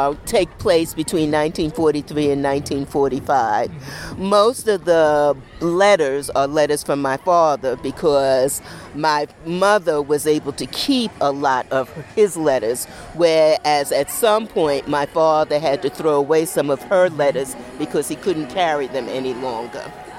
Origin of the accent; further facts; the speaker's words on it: New York City, New York, United States; moved away as an adult; now in Albany, United States; I was born in New York City. I grew up in the Bronx, and I moved here to Albany in 1975 to work.